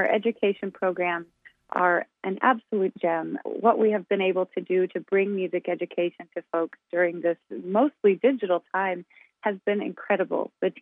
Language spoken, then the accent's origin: English; Cedar Rapids, Iowa, United States; also born or lived in Washington, D.C. / Jacksonville; As I mentioned, I grew up in Cedar Rapids, Iowa, and I have a very Midwestern heart.